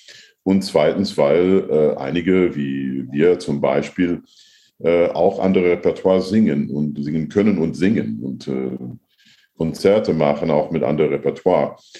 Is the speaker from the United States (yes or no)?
yes; United States; German is a second language; also born or lived in France; weil ich bin Amerikaner und auch Franzose.